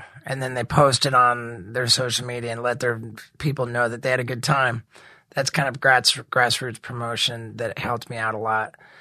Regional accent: Brazil; also born or lived in England; I was born in England, 1974. And then at 6 months old, my family moved to Brazil because dad got the job of president of Pepsi Cola in all of Brazil.

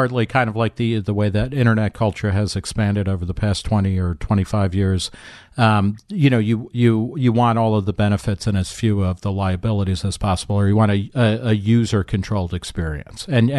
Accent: New Jersey, United States; also born or lived in Brooklyn; I was born in Brooklyn and grew up in New Jersey

